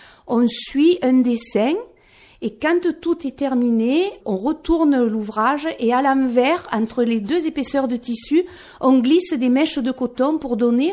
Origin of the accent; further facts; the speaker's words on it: Provence-Alpes-Côte d'Azur, France; le Bouty n'était pas que chez nous en Provence.